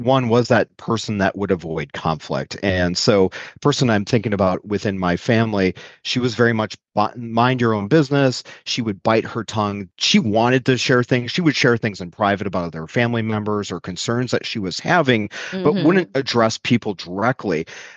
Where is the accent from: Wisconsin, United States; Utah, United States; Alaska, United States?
Wisconsin, United States; I come from Wisconsin, specifically a place called Door County, Wisconsin. It's the Cape Cod of the Midwest.